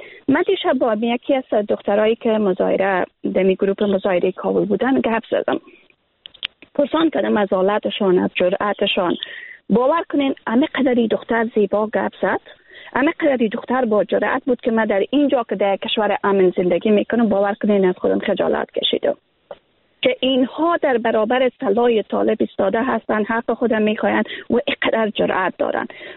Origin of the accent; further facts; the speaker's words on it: Afghanistan; moved away; اگر ما امروز بیرون از افغانستان زندگی میکنیم، باور کنین که من از لحاظ فیزیکی بیرون از افغانستان هستم.